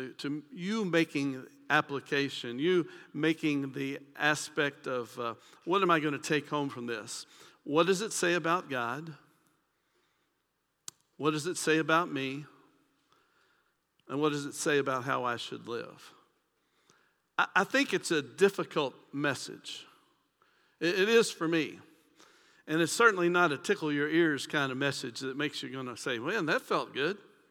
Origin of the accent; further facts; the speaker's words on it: Brandenburg, Kentucky, United States; I know that just recently happened from my hometown, Brandenburg, Kentucky, and the whole town was shocked because it doesn't have murders, those kinds of things.